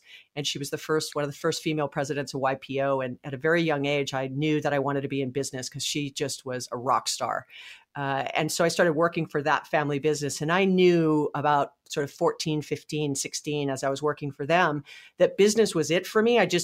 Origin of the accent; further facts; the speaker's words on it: Hawaii, United States; I had the wonderful pleasure of being born and raised in Hawaii, actually, which is random. I am not from a military family.